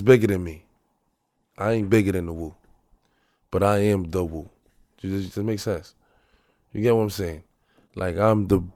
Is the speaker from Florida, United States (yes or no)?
no; Brooklyn, New York, United States; It's different. It's different. You know what I'm saying? But it's fun though. It's fun. You know what I'm saying? Like New York, especially Brooklyn.